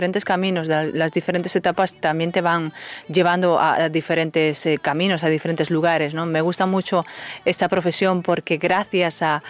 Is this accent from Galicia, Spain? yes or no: yes; Figueiro, Galicia, Spain; Mi pueblo se llama Figueiro. pues ahí entre Galicia, Portugal, fluyendo.